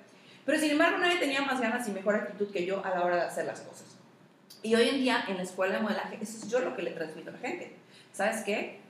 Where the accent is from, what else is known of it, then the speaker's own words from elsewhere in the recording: Yucatán, Mexico; yo soy la yucateca que ha ganado más concursos de belleza.